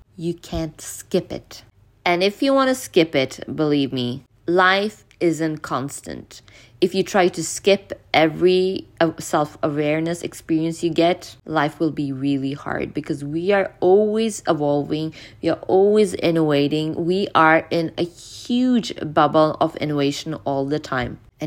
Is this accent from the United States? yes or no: no; Norway; English is a second language; I'm Norwegian even though I'm speaking English.